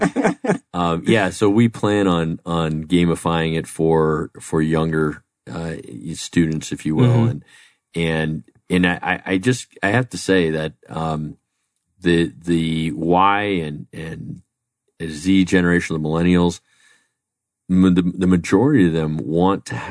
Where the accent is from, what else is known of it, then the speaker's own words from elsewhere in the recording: Arizona, United States; I'm from the community, I'm from Arizona.